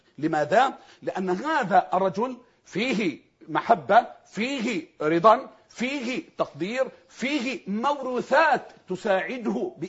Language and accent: Arabic; Egypt; ان احنا اولاد مصر البرره بس